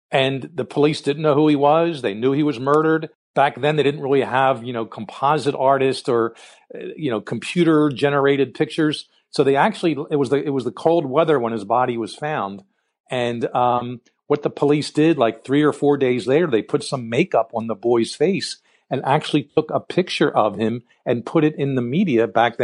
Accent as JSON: {"language": "English", "town": "Philadelphia", "region": "Pennsylvania", "country": "United States", "tie": "born or raised there", "said": "I grew up in Philadelphia, and that's what my first book is about."}